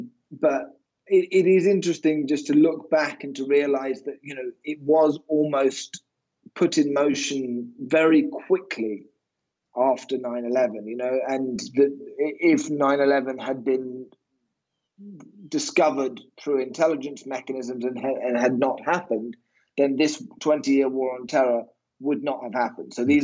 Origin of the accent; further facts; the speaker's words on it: United Kingdom; I'm obviously British